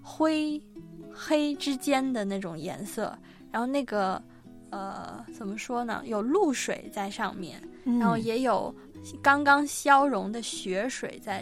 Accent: northern China, China; 因为我是北方人嘛。

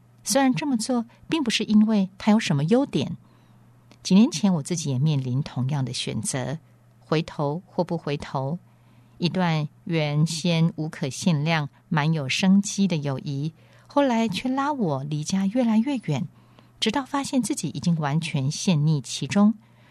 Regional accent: Netherlands; Chinese is a second language; 我说我是荷兰来的

